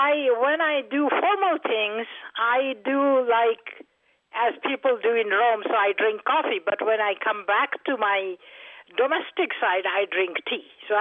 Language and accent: English; Assam, India; I was born and raised in India, in very northeast India, in fact, where all the tea comes from. I was born and raised in the state of Assam.